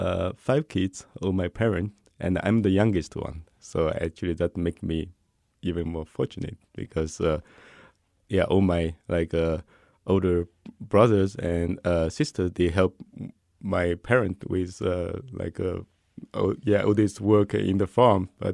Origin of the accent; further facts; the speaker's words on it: China; because my hometown is in the southeast part of China, so there are a lot of granite, like a mountain